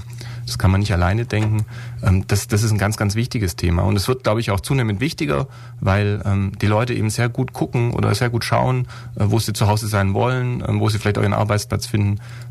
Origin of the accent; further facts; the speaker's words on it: Baden-Württemberg, Germany; now in Ulm, Germany; Ich lebe jetzt seit 2009 in Ulm. Ich komme ursprünglich mal aus dem Alt-Donau-Kreis. Während des Studiums war ich weg. Ich lebe mit meiner Familie, meinen drei Kindern und meiner Frau hier in Ulm.